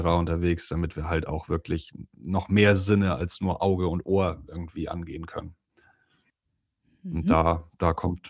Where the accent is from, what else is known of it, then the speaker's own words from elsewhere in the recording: Neumünster, Schleswig-Holstein, Germany; born there; ich bin gebürtiger Neumünsteraner